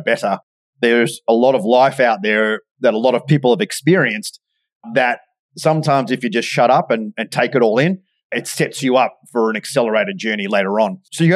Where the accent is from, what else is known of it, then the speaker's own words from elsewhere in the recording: Australia; accent: Australian; also born or lived in United Kingdom; And I flew, as my accent might give me away, in the Royal Australian Air Force. I lived in the United Kingdom.